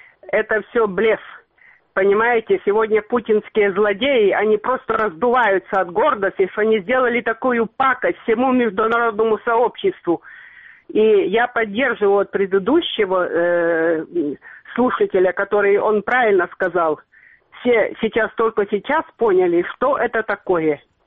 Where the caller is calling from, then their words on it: Sudak, Crimea, Ukraine; я из Судака.